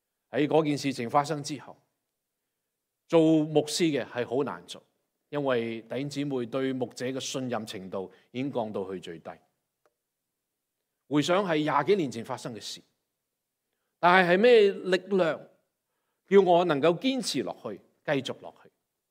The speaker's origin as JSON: {"language": "Chinese", "country": "Hong Kong", "tie": "born or raised there", "said": "我来自一个破碎家庭，我在香港长大"}